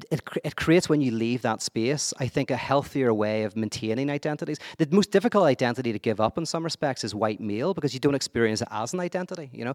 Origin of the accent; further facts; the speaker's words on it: Northern Ireland, United Kingdom; I'm from Northern Ireland. I'm from like a crazy conflict and like civil war situation.